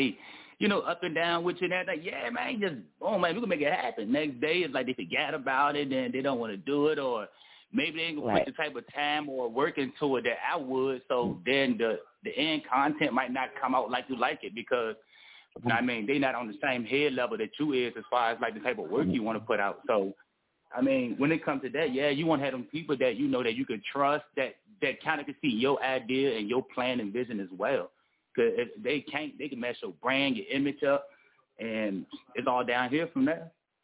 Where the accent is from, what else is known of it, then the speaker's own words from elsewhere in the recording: Petersburg, Virginia, United States; I'm from Petersburg, Petersburg, Virginia. That's like 20 miles south of Richmond.